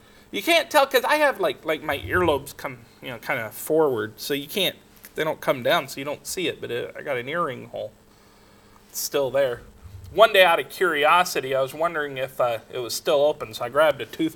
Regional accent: Los Angeles, California, United States; I said, I grew up on the West Coast in Los Angeles, and we never did any of that.

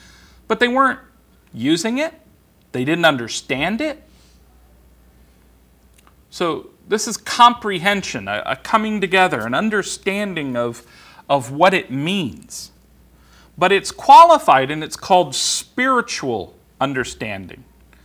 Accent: West Coast, United States; I was kind of surprised, because I'm from the West Coast.

